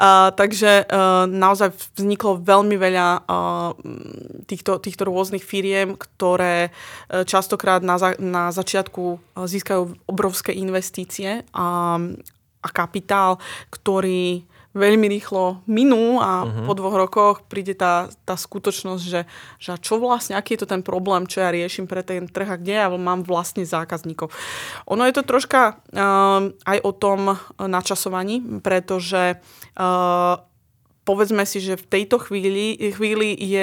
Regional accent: central Slovakia, Slovakia; ja, ktorá som tuto zo stredného Slovenska, študovala som jazyky, tlmočníctvo

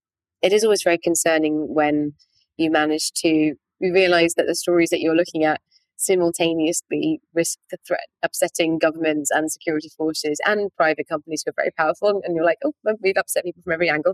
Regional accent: United Kingdom; now in Cambodia; especially because I'm being a Brit in this part of the world as well

